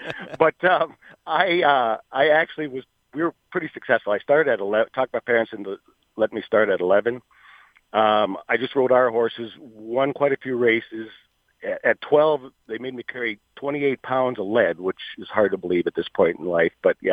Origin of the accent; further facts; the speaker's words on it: Wisconsin, United States; Well, I grew up in Wisconsin, and everybody thinks that is dairyland and the cheese state